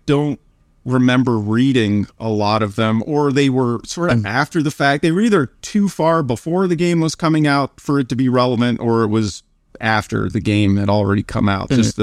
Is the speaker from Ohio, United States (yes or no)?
yes; Cleveland, Ohio, United States; I grew up in Cleveland, and we moved around a lot when I was a kid